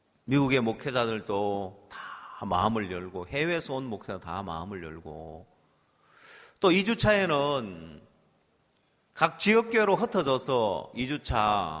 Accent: Incheon, South Korea; 제가 인천에서 왔다고 하니까

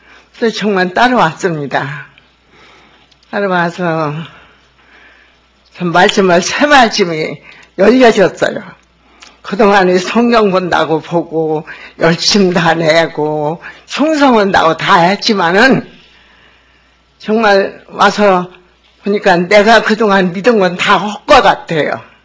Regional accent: Ganghwa, Incheon, South Korea; 광화에서 왔습니다.

